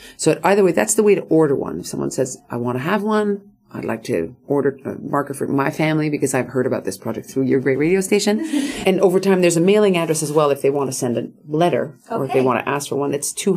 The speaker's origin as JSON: {"language": "English", "country": "Canada", "said": "as a Canadian myself, I feel that it's important"}